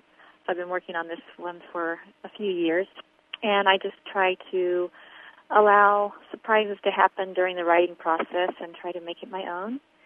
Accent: Indianapolis, Indiana, United States; I'm from Indianapolis, and I write and record solo piano music.

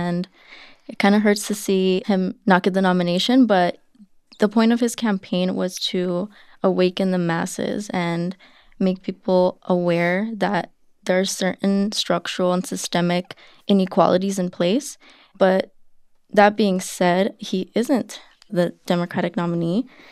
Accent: Arizona, United States; Well, I'm from Arizona, so the anti-immigrant sentiment here is very strong. It has always been since I can remember.

